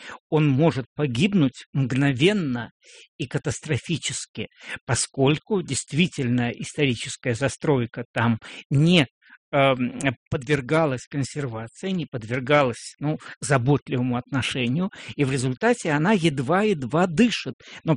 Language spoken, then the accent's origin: Russian; Saint Petersburg, Russia; я, во-первых, сам питерец Васильевского острова